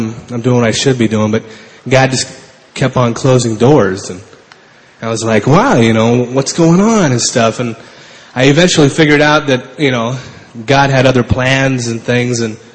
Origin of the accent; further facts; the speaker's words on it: Washington, United States; I'm from Washington State.